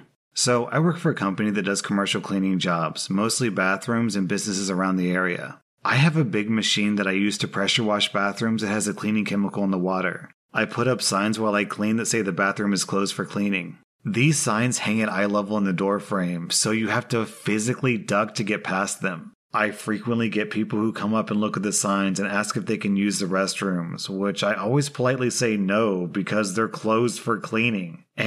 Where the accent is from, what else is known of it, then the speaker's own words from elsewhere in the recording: Southern United States, United States; I'm from the American South, where Bubba is a common nickname for any junior male who has the same name as his father.